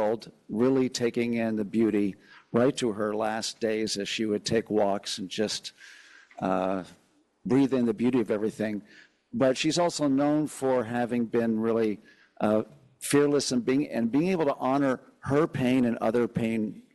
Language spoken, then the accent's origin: English; East Coast, United States; now in Berkeley, United States; we all live in Berkeley, we came here even though we grew up on the East Coast.